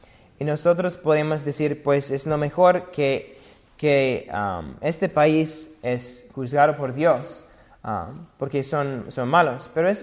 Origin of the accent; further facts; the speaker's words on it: United States; Por ejemplo, yo vengo de Estados Unidos y hay mucho énfasis en la libertad e independencia.